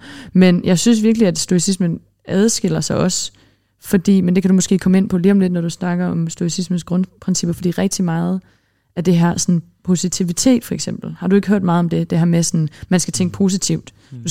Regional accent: Iceland; Jeg er fra Island, og i Island der bor der 350.000 mennesker.

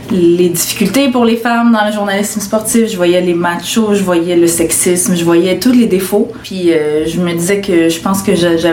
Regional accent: Laval, Quebec, Canada; also born or lived in Montreal; Je suis née tout près d'ici. Ouais. Puis après ça, j'ai grandi surtout à Laval. Mais donc, dès que je suis partie chez mes parents, je suis revenue à Montréal parce que c'est ma ville.

